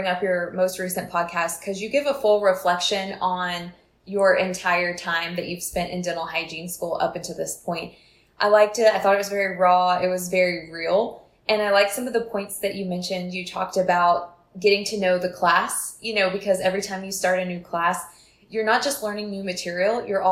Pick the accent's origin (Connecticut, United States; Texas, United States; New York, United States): Texas, United States; also born or lived in Oklahoma; so I'm from Texas. I did my bachelor's in Oklahoma.